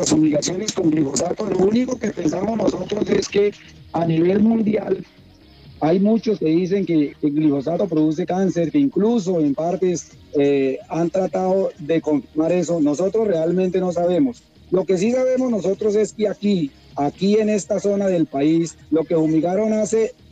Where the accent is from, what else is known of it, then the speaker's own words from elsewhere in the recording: Colombia; que nosotros podamos vivir como colombianos, como viven muchos colombianos realmente